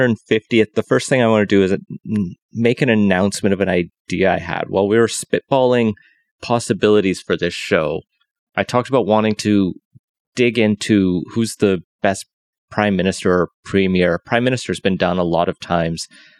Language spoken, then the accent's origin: English; Alberta, Canada; I'm from Alberta